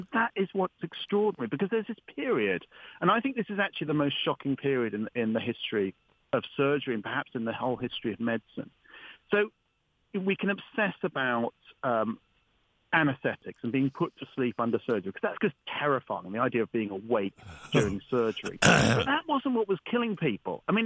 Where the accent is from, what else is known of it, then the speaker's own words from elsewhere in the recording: United Kingdom; because we are the British were the great pioneers of surgery, or so they thought.